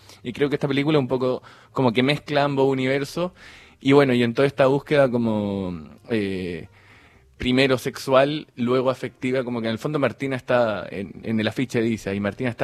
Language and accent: Spanish; Chile; now in Argentina; yo vivo acá en Argentina, soy chileno, pero 6 años ya.